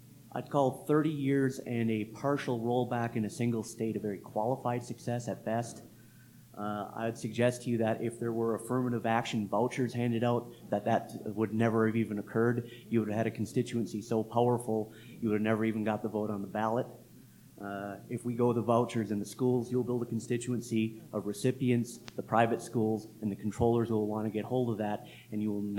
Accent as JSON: {"language": "English", "town": "Colorado Springs", "region": "Colorado", "country": "United States", "said": "I'm from Colorado Springs."}